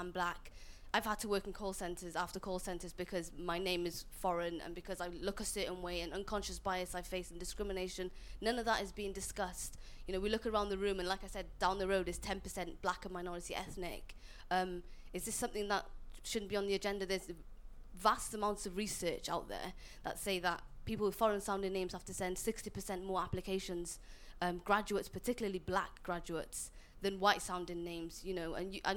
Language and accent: English; Wales, United Kingdom; I was born and bred in Wales. I live literally down the road.